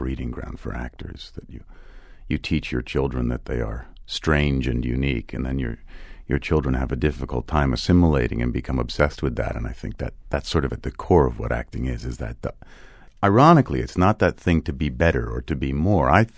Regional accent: New York, United States; I'm really from the Lower East Side of New York and don't know anything else.

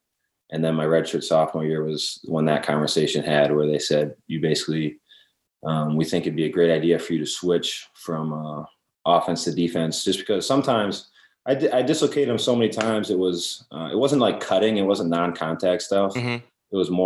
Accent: Wisconsin, United States; football, kind of grew up watching Brett Favre and the Packers. That was kind of the way up in Wisconsin.

